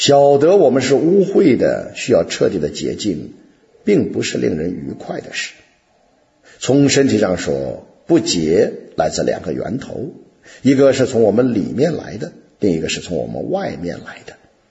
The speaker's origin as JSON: {"language": "Chinese", "country": "China", "tie": "born or raised there", "said": "例如在中国我的家乡那里，有一座山以出产制造眼镜的水晶而闻名。"}